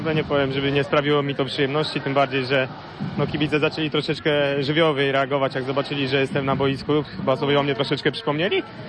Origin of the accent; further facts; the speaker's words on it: Szczecin, West Pomeranian Voivodeship, Poland; no z Kamilem znamy się kupę lat, no jesteśmy ze Szczecina, jesteśmy przyjaciółmi